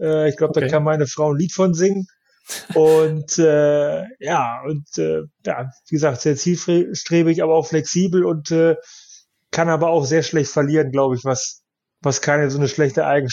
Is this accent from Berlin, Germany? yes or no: no; Osnabrück, Lower Saxony, Germany; born there; Ja, das ist natürlich meine Geburtsstadt und meine Verwandtschaft wohnt dann noch.